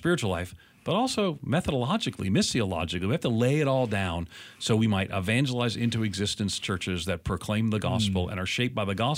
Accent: New York, United States; I just left this church I planted in Tennessee. Man, I'm a New Yorker. I mean, I grew up as a non-Christian, an Irish Catholic home.

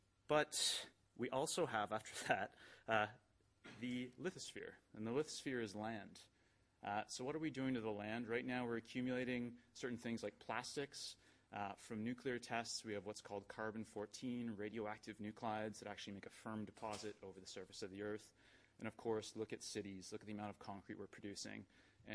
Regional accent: Canada; I'm here from Canada. I'm not German.

